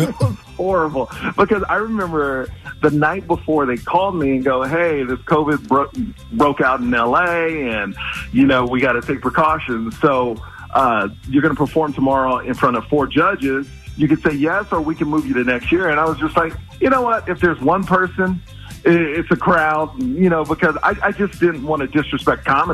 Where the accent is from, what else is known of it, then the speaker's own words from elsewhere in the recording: Houston, Texas, United States; You know, I'm from Houston, so it makes it even better because we hate Dallas.